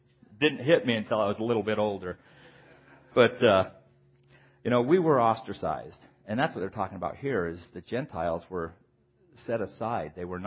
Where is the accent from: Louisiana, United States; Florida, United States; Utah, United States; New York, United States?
Utah, United States; Salt Lake City; And I grew up in Salt Lake City back in the 60s and 70s.